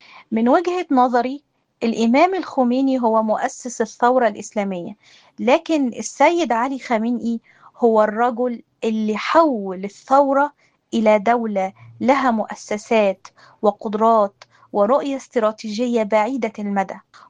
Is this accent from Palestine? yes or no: no; Egypt; فأنا كمصرية بشوف إننا مش بنتكلم عن رجل دين أو قائد سياسي فقط